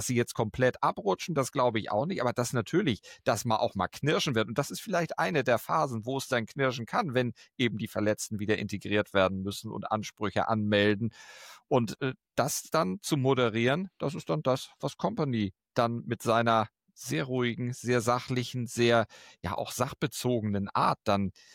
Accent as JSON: {"language": "German", "country": "Germany", "said": "wir sind Deutsche, wir müssen das Haar in der Suppe finden"}